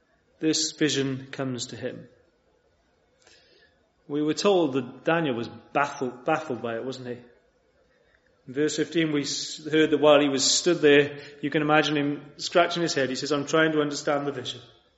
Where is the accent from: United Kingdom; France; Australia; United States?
United Kingdom; Wales; I'm Welsh, we have a dragon on ours.